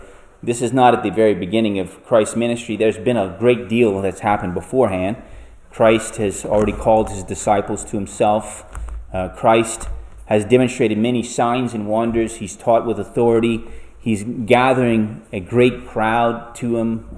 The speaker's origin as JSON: {"language": "English", "region": "Louisiana", "country": "United States", "tie": "born or raised there", "said": "Growing up in South Louisiana, it's very important that Jesus said in verse 23, life is more than food."}